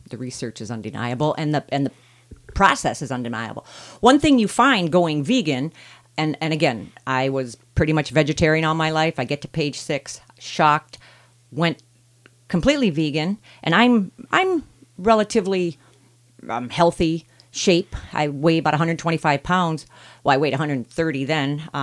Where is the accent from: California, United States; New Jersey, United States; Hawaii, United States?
Hawaii, United States; I grew up in Hawaii. I saw my brother kill his first boar.